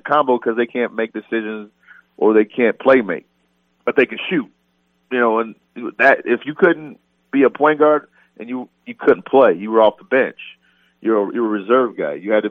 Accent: Indiana, United States; But, you know, I came from Indiana where we didn't do stuff like push it and shoot threes on the break.

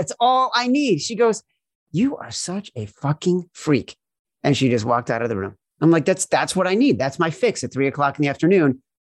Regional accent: Chicago, Illinois, United States; Like, to me, listen, I grew up in Chicago, right?

